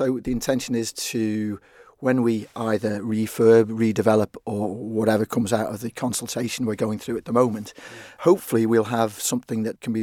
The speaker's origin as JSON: {"language": "English", "town": "Port St Mary", "country": "Isle of Man", "tie": "born or raised there", "said": "I'm from the south of the island, and I was born and brought up in Port St Mary. I lived in Port Erin for many years now."}